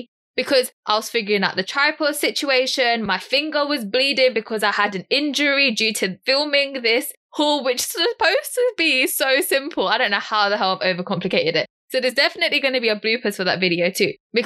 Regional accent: London, United Kingdom; Because being a Londoner, I feel like sometimes I take the city for granted and I don't explore as much as I would like to.

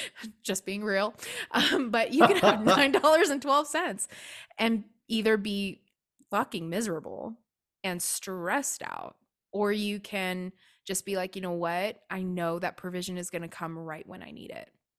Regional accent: United States; So for me, I, you know, $9.12 as an American is like, oh, you know, what?

